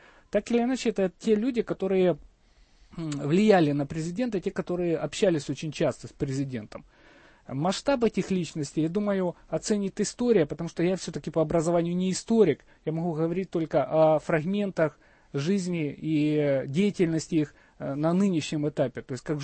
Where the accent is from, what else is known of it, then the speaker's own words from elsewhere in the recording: Sumy Oblast, Ukraine; Я из Сумской области.